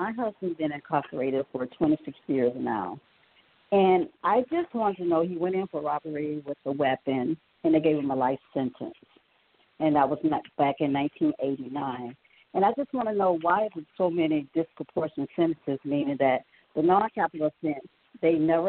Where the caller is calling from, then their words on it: Orlando, Florida, United States; I'm calling from Orlando, Florida.